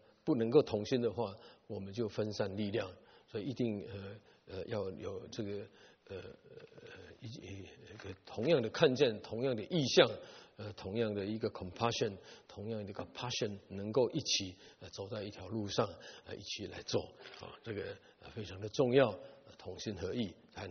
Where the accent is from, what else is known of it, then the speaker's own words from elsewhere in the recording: China; 我们中国人常常说双赢和 win-win situation， 不要想这样。